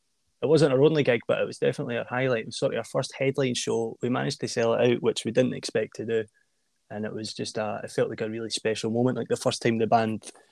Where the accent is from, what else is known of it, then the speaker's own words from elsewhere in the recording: Livingston, Scotland, United Kingdom; I was too set in my own ways growing up in Livy